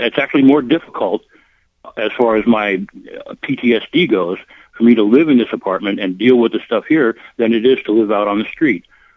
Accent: Oregon, United States; I'm 63 years old. I was born and raised here in Lane County, Oregon.

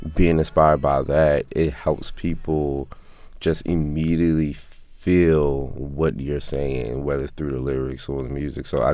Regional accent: Baltimore, Maryland, United States; I grew up in West Baltimore, West Downtown Baltimore, Pennsylvania Avenue, and Martin Luther King, which is historically a rich in black culture.

